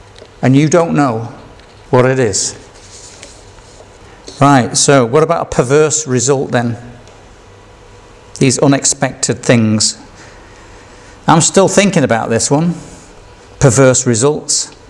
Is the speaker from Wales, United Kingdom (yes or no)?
no; Yorkshire and the Humber, United Kingdom; So I tend, as a Yorkshireman, never to win anything.